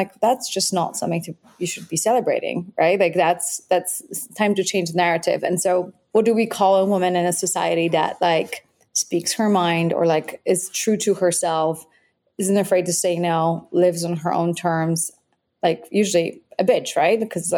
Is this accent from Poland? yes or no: yes; Poland; English is a second language; for those of you who just like out of context, I grew up in Poland